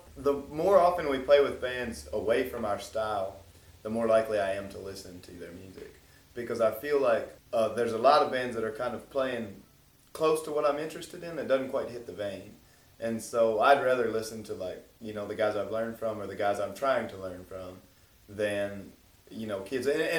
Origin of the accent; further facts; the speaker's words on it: West Virginia, United States; growing up in West Virginia for myself, I didn't get to do any of that scene stuff.